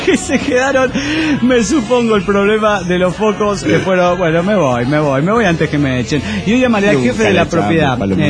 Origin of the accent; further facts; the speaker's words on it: Piedras Negras, Coahuila, Mexico; de Piedras Negras.